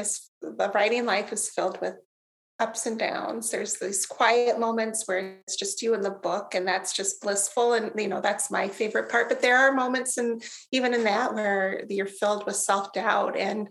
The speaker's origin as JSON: {"language": "English", "region": "Iowa", "country": "United States", "tie": "born or raised there", "said": "We take a trip out of Iowa, although there's some basis in Iowa, so I'm not neglecting my home state entirely"}